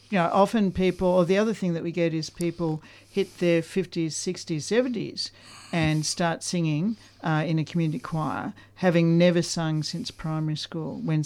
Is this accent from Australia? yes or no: yes; Beaumaris, Victoria, Australia; Well, I grew up in Beaumaris, so by the sea